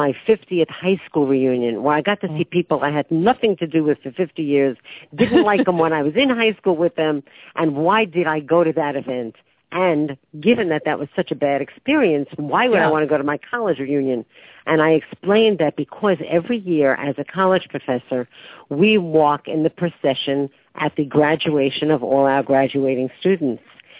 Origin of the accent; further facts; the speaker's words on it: Brooklyn, New York, United States; But growing up in Brooklyn really, I think, gives people extra genes in humor.